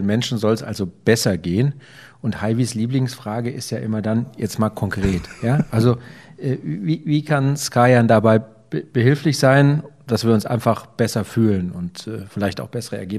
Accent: Cologne, North Rhine-Westphalia, Germany; für mich als Kölner

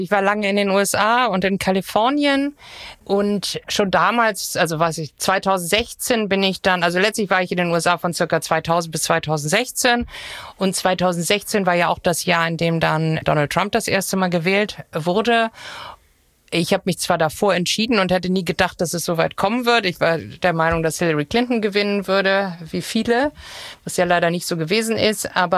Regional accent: Nienstedten, Hamburg, Germany; Ja, also ich bin in Nienstedten aufgewachsen.

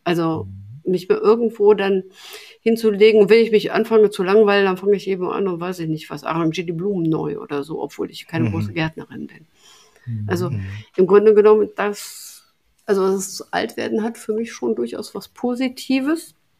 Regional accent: Cologne, North Rhine-Westphalia, Germany; ich bin ja auch Kölnerin

